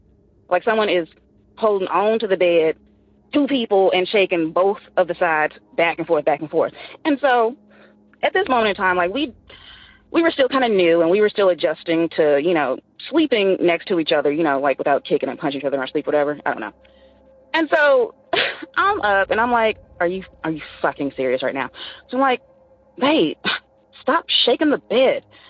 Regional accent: the South, United States; now in Seattle, United States; I'm calling from Seattle, but I'm originally from the South.

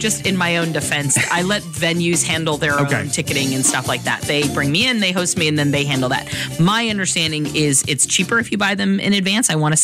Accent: Gainesville, Florida, United States; But I grew up in Gainesville, Florida, and I lived through both Bundy and Danny Rowling.

